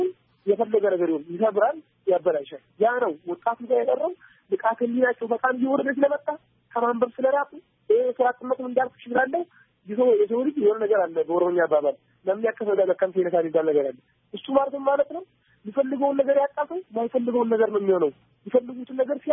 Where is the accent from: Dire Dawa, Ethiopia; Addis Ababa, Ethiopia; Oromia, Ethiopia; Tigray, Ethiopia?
Dire Dawa, Ethiopia; ድሬዳዋ ሲባል የፍቅር ሀገር ነች። የፍቅር ተምሳሌት ነው ድሬዳዋ። እኛም በዛው ነው ያደግነው። ይህ ሙስሊም ይህ ክርስቲያን ሳይባል ነው አንድ ልብስ እየለበስን አብረን እየተጫወትን አብረን ያደግነው።